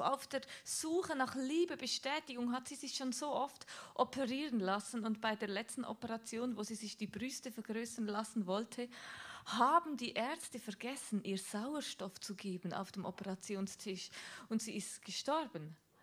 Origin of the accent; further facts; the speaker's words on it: Aargau, Switzerland; wir kommen aus dem Aargau, wir haben dort so mitten auf dem Land gewohnt, so wirklich am Rand vom Dorf